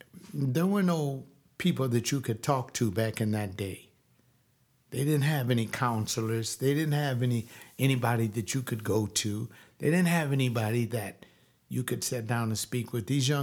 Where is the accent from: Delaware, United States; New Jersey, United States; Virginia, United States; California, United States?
California, United States; Watts; He's from Belize, and I'm from Watts.